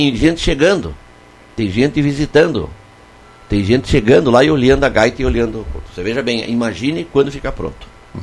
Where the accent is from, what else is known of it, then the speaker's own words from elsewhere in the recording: Barracão, Rio Grande do Sul, Brazil; born there; na época quando eu nasci no Calipto, era Lagoa Vermelha. Hoje é Barracão.